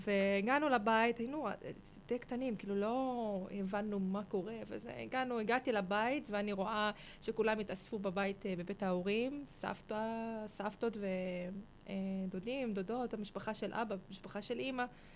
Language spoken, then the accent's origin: Hebrew; Lebanon; moved away as an adult; now in Kiryat Shmona, Israel; חצי מהחיים היו בלבנון, עד שעברתי בגיל 19-18, חגגתי פה 19 אגב, ומאז אני בקריית שמונה.